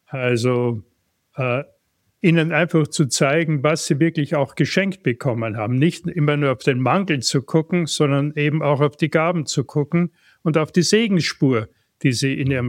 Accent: Graz, Styria, Austria; born there; das fing an in Graz, wo ich geboren bin, die evangelische Jugend

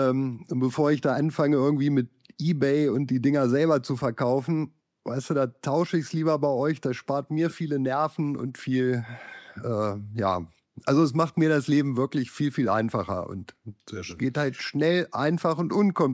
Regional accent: Göttingen, Lower Saxony, Germany; also ich komme ja hier aus Göttingen, das ist ja so ein bisschen südlich von Hildesheim

